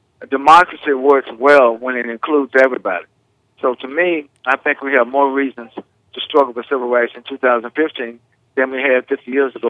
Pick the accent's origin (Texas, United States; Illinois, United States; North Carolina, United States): North Carolina, United States; I'm so pleased to be back to my home state of North Carolina.